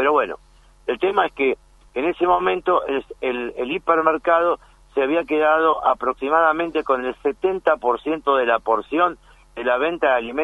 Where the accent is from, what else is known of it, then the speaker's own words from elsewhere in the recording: Morón, Buenos Aires Province, Argentina; Imagínense que yo soy de Morón